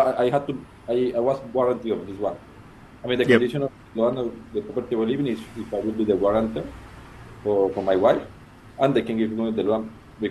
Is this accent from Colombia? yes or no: yes; Colombia; English is a second language; also born or lived in Australia; now in Japan; Yeah, I'm from Colombia.